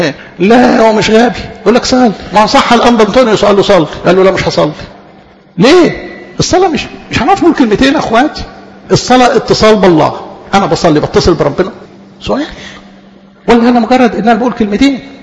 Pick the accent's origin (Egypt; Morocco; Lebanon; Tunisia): Egypt; على مستوى بلدنا مصر